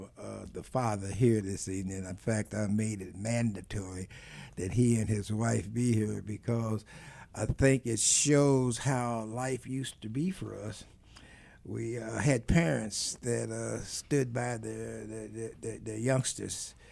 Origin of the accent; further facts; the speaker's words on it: Kansas City, Kansas, United States; You know me, I grew up in Argentina, in Kansas City, Kansas. I talk about woods.